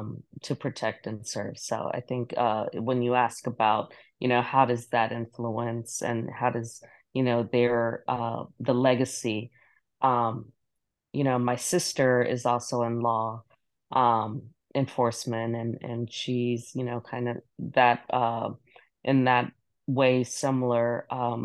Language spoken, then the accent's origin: English; Aguadilla, Puerto Rico; born there; I was born in Puerto Rico. And so folks are like, oh, but that was because My parents were based on in Aguadilla, Puerto Rico, while they were serving.